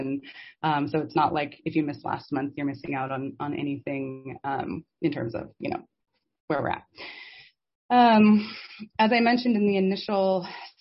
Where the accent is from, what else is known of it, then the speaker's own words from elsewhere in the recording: Idaho, United States; moved away; going home to Idaho in October to visit my mom, and just being in my hometown